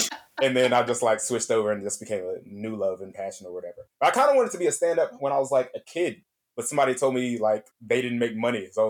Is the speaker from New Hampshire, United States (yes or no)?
no; Dallas, Texas, United States; I'm originally from Dallas, but I started comedy in Austin, Texas.